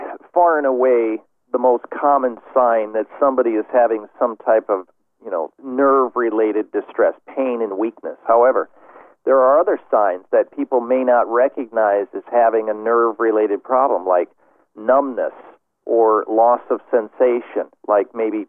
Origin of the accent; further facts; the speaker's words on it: Midwest, United States; also born or lived in Colorado / Phoenix, Arizona; I grew up in the Midwest, where it's cold or hot, moved to Colorado. Weather was beautiful there until the snow came. And then I decided enough of that snow and moved to Phoenix, Arizona.